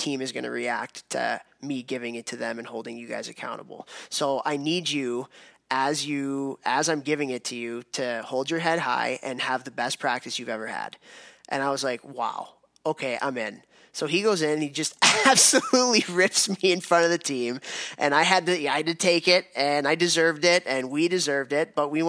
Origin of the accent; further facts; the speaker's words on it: Chicago, Illinois, United States; I didn't want to leave the Midwest. I grew up in Chicago and kind of wanted to stay closer to home.